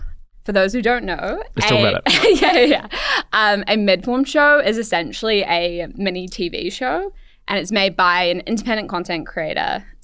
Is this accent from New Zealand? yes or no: yes; New Zealand; It was a huge thing growing up in New Zealand because streaming hadn't yet come and a lot of media wasn't accessible to us.